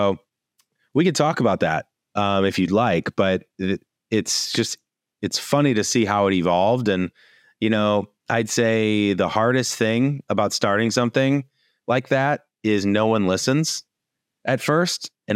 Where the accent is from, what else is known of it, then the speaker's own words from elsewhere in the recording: St. Louis, Missouri, United States; now in Los Angeles, United States; I'm from St. Louis originally. I'm in LA now.